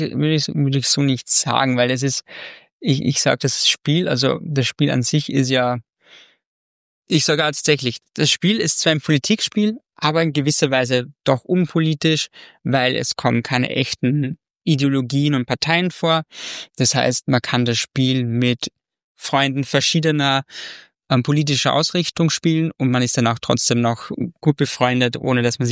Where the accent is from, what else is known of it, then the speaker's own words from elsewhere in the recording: Austria; okay, ich bin Österreicher, ja, wir Österreicher haben sehr oft, dass wir uns mit der Deutschland-Variante begnügen müssen bei Spielen.